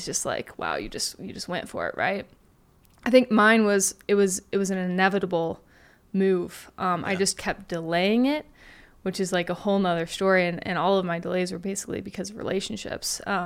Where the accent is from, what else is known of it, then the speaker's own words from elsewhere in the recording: Indiana, United States; now in Los Angeles, United States; I grew up in Indiana, which I think is fairly important because I'm not really an LA person.